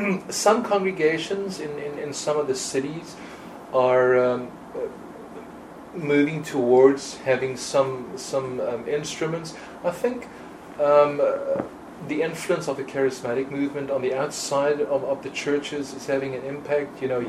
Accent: South Africa; I was born in South Africa in 1971, so I was born like in the middle of the apartheid era

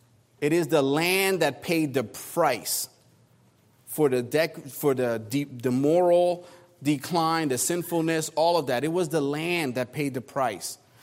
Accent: New Jersey, United States; so I'm originally from New Jersey, and New York was my backyard, and you know New York wants to be New Jersey

